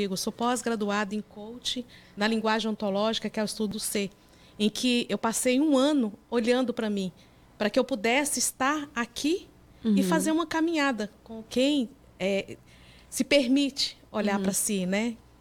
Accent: Brasília, Federal District, Brazil; Eu sou de Brasília.

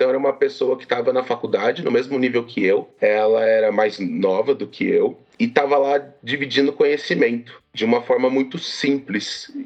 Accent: São José dos Campos, São Paulo, Brazil; Eu sou daqui do interior de São Paulo, de São José dos Campos. Moro aqui ainda. Eu tenho 29 anos

